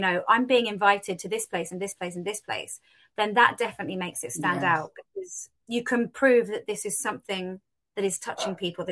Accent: London, United Kingdom; I'm a city girl. I grew up in London.

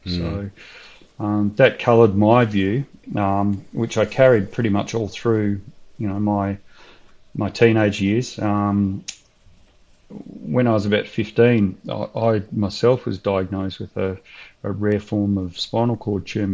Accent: Victoria, Australia; So like Dan, I grew up in Victoria, in country Victoria as opposed to the city. Fairly simple upbringing. It wasn't an especially Christian upbringing, although I had a certain awareness of Christianity, mainly through my grandparents

